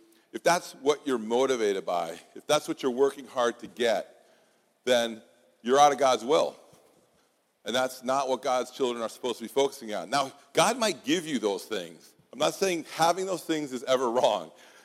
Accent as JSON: {"language": "English", "region": "New England", "country": "United States", "said": "You know, I come from New England. We didn't have Christian radio at all. And when I moved down here, it was like you got your pick of like 3 or 4 different stations."}